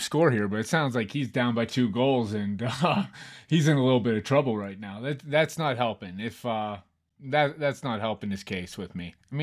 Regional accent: Pennsylvania, United States; accent: Pittsburgh; Never has my Pittsburgh accent so nasally been called buttery

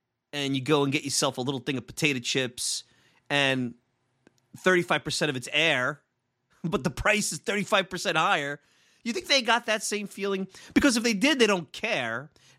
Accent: New York City, New York, United States; I've always called it a supermarket. I grew up in Brooklyn, so I don't know.

